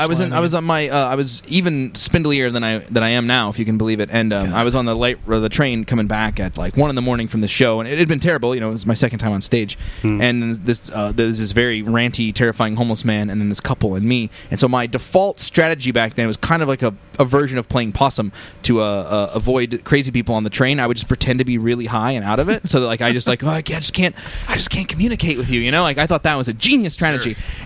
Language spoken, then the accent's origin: English; Paducah, Kentucky, United States; born there; I was born in Paducah, Kentucky.